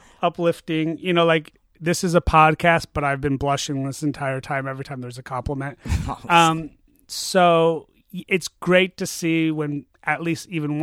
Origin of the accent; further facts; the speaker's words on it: Chicago, Illinois, United States; And we're from Chicago.